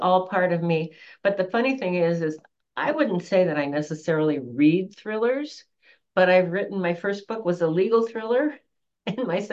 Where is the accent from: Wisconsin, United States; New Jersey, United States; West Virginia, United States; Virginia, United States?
Wisconsin, United States; However, I have four sisters and no brothers. And we grew up in Wisconsin.